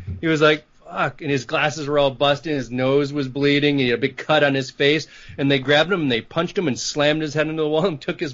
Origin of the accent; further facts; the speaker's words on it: Detroit, Michigan, United States; also born or lived in Chicago; I grew up in the Detroit area and then I lived in Chicago.